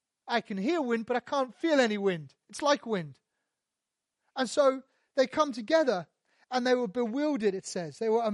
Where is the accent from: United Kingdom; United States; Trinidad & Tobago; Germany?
United Kingdom; Portsmouth, South East England; I can say that because I'm from Portsmouth, right?